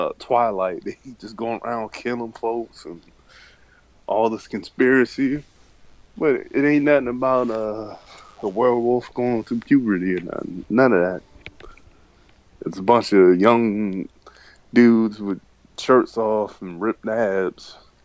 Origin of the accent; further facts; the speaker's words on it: Virginia, United States; I'm from Virginia.